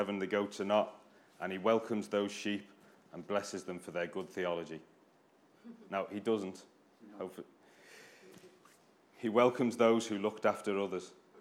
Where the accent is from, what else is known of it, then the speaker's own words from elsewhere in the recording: United Kingdom; I'm British, so I'm repressed, I can't say that.